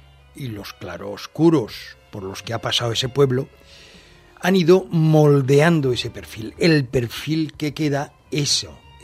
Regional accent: Valencian Community, Spain; la base de la pregunta o de la duda está en si nos creemos que somos valencianos.

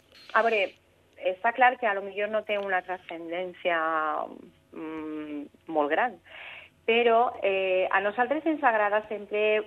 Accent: Valencia, Valencian Community, Spain; born there; jo vaig naixer a València, val? El que passa és que tota la meva família ve de Conca, ve de la Manxa.

